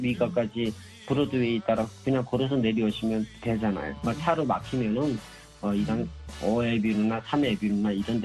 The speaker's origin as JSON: {"language": "Korean", "country": "North Korea", "moved": "as an adult", "said": "저는 북한에서 온 사람이라고"}